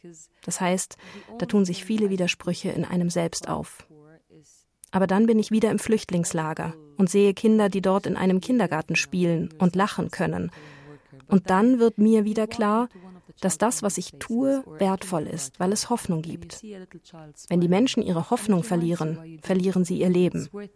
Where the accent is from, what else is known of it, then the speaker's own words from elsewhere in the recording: Jordan; Jordanien ist für mich nicht einfach ein Land, wo ich gelandet bin, um für eine humanitäre Organisation zu arbeiten. Das ist meine Heimat. Das ist der Ort, wo meine Kinder leben.